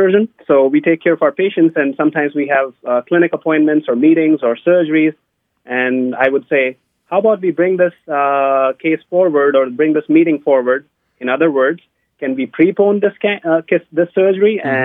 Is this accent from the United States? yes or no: no; India; I grew up in India